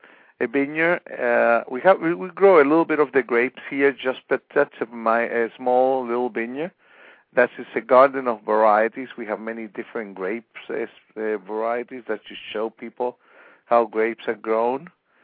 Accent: Chile; moved away as an adult; also born or lived in Madrid, Spain; I was born in Chile, and I was. That's what my origin is. Although my origin goes even farther, a little bit to Europe. My part of my family was from Spain.

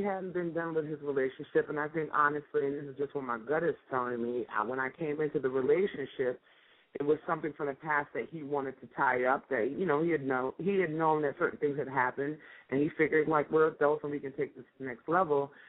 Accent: Montclair, New Jersey, United States; Small town growing up in Montclair, New Jersey, and I can shout it out. I'm definitely not ashamed of that.

